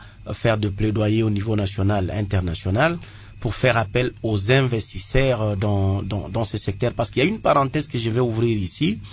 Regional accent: DR Congo; mais c'est une responsabilité de tous les fils et toutes les filles de la RDC en tant que Congolais.

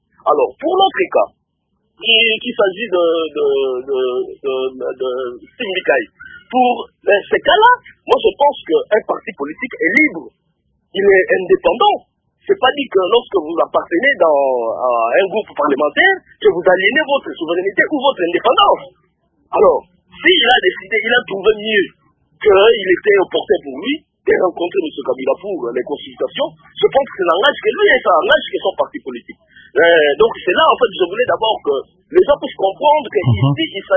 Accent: DR Congo; ici chez nous, en RDC

